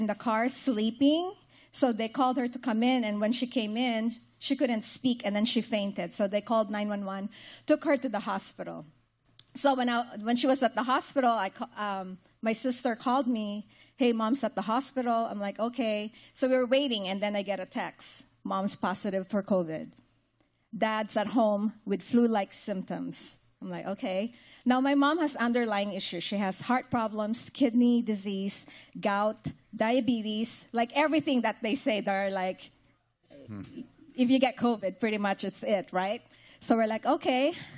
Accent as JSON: {"language": "English", "country": "Philippines", "said": "you know, I'm Filipina, so Brian can attest to this. The Tagalog word just comes out, you know."}